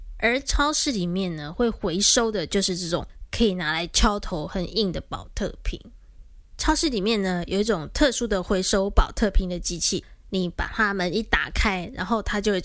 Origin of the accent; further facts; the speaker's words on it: Taiwan; 我记得小时候在台湾买米酒都可以退瓶哦，然后退瓶可以收到几块钱台币吧